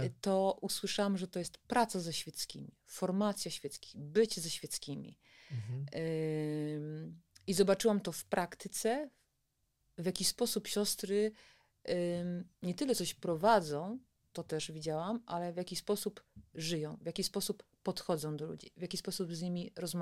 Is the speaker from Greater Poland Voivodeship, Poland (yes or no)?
yes; Środa Wielkopolska, Greater Poland Voivodeship, Poland; Ja pochodzę z województwa, z tej części poznańskiej. Ja uczyłam się w liceum w Środzie Wielkopolskiej.